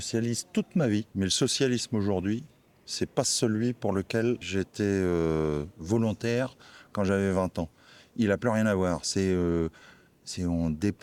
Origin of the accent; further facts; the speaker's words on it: Hauts-de-France, France; now in Périgueux, France; Ça fait 8 ans que je suis arrivé à Périgueux. Je suis originaire du Nord.